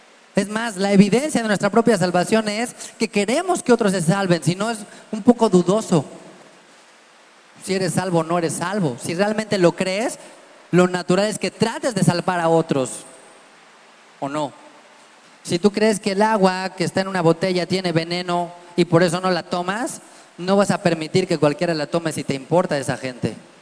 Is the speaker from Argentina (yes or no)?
no; Mexico; como mexicanos somos re buenos